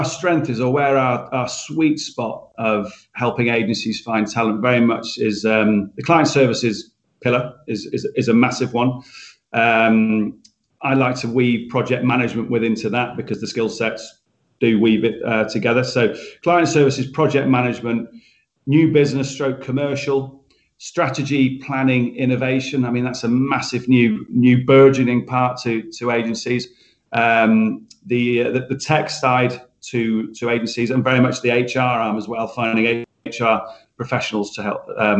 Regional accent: North West England, United Kingdom; born there; I am purporting to be French, Spencer, but I'm not French. I was born near Rochdale, so definitely not French.

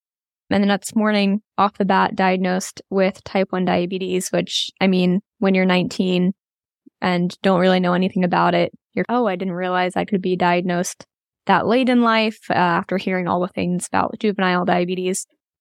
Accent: New Jersey, United States; And I'm originally from New Jersey and went to Penn State.

